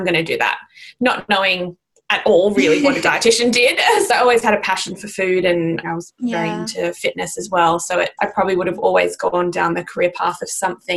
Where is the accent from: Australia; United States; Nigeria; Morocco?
Australia; now in London, United Kingdom; You can probably tell by the accent that I'm from Australia. So I've been living in the UK for just over 2 years now, working in London.